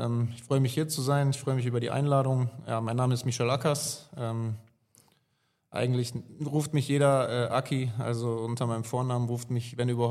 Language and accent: German; Herne, North Rhine-Westphalia, Germany; Also ich wollte das Revier auch nicht verlassen. Herne wird auch meine Heimat bleiben, allein dadurch, dass meine Tochter dort lebt.